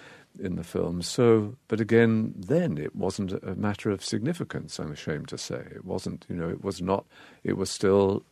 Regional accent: England, United Kingdom; I grew up in England.

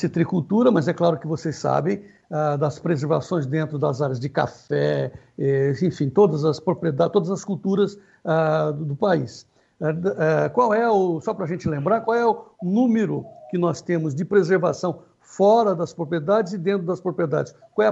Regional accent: Araraquara, São Paulo, Brazil; born there; eu sou originário da área citrícola, sou nascido em Araraquara

